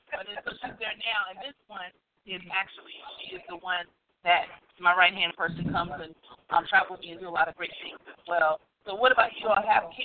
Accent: South Carolina, United States; now in Hope Mills, United States; We're from Hope Mills, but I'm originally from South Carolina.

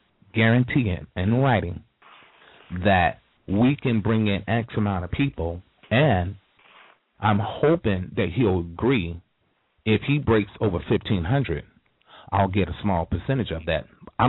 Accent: Chicago, Illinois, United States; I'm from Chicago, Illinois. I graduated from Gordon Tech University. I went to Hyde Park Community High School, and I lived in Jeffrey Manor.

